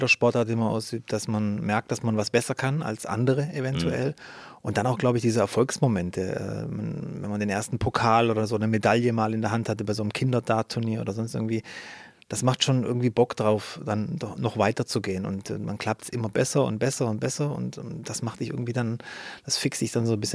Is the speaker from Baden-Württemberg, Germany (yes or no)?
yes; Baden-Württemberg, Germany; Ich komme aus Baden-Württemberg